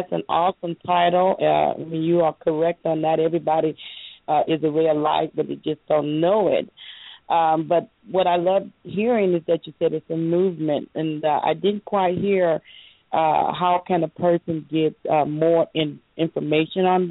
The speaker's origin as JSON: {"language": "English", "town": "San Antonio", "region": "Texas", "country": "United States", "said": "San Antonio, Texas."}